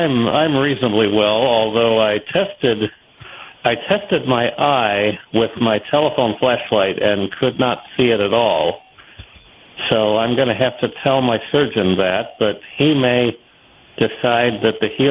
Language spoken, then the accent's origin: English; Buffalo, New York, United States; I'm proud that I grew up in the Buffalo area, and one of them is WKBW.